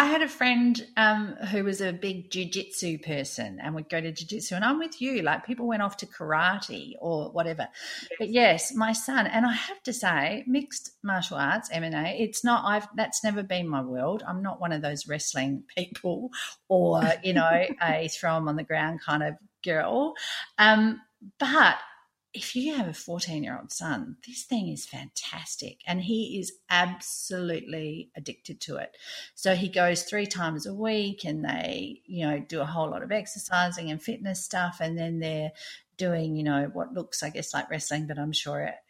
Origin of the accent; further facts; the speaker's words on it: Australia; now in Qatar; I'm an Aussie who's based in Qatar